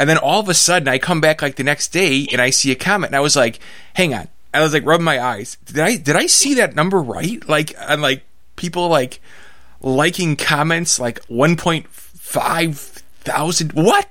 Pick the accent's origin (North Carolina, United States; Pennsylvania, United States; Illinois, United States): Illinois, United States; Chicago; because I'm from Chicago and we pronounce about every third vowel correctly here, I couldn't quite spell it.